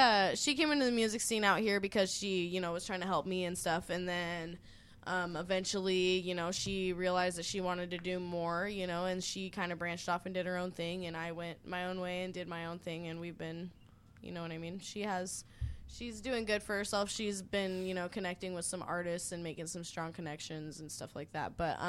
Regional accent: Spokane, Washington, United States; also born or lived in Seattle; And, I moved back and forth from West Seattle to Spokane my whole life.

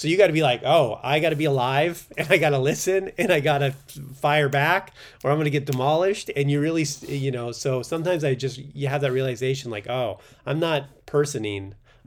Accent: Quebec, Canada; I'm French Canadian.

